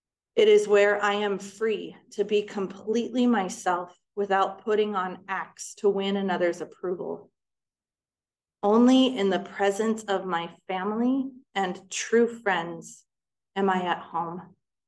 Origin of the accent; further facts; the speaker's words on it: Ohio, United States; So I'm from Ohio, which is in like really small town Ohio, which yeah, is a part of just my history, right?